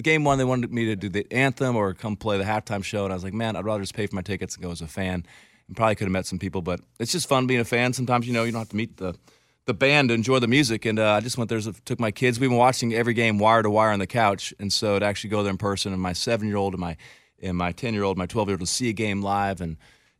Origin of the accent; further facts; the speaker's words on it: Phoenix, Arizona, United States; My wife is, you know, we're from Phoenix. We're huge Suns fans.